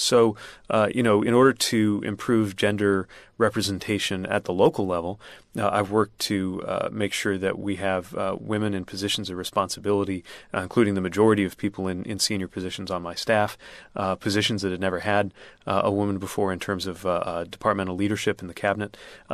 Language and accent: English; Indiana, United States; Yeah, I grew up in Indiana and I'm gay.